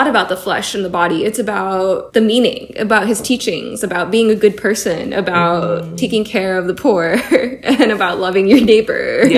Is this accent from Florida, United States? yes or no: yes; Florida, United States; I grew up in Florida and I went to public school there.